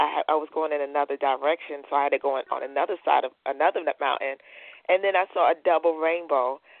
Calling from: Virginia, United States; Virginia.

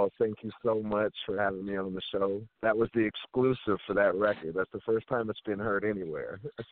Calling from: Bonney Lake, Washington, United States; I'm calling from a small town just south of Seattle, Washington. I'm in Bonnie Lake, Washington, which is not known, so I figured I'd just say Seattle.

